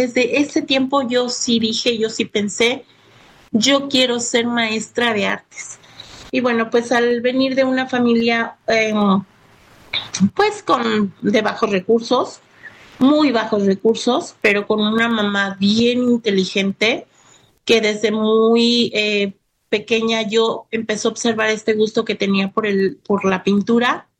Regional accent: Valle de Santiago, Guanajuato, Mexico; also born or lived in Mexico City; nací en la Ciudad de México. Me llevan a los 2 años a vivir a Guanajuato, un pueblo que se llama Valle de Santiago.

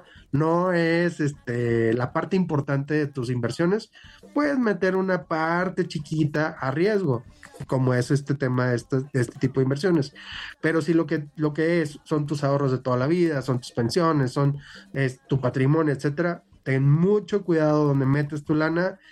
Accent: Mexico; es como la parte más segura que tenemos para invertir como mexicanos

